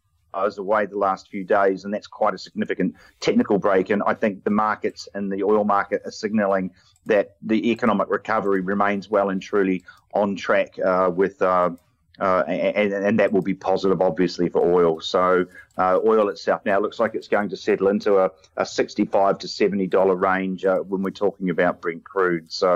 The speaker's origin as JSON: {"language": "English", "country": "New Zealand", "said": "As a Kiwi"}